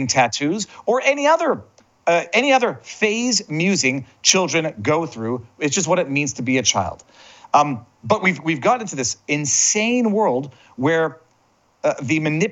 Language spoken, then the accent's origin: English; Montreal, Quebec, Canada; I'm a Canadian kid. I used to go to this hairdresser called Jean Jean on Sherbrooke Street in Westmount.